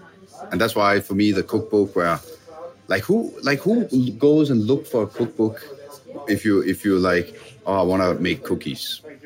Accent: Sicily, Italy; I grew up in Italy or in Sicily.

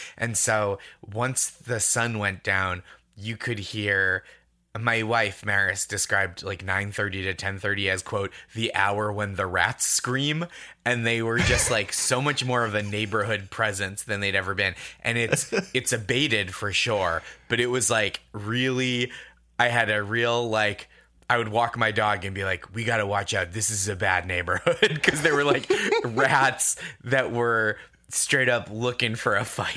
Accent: Boston, Massachusetts, United States; And then I grew up in the Boston suburbs and Alston, I should say, is like a borough of Boston essentially. And so within the city.

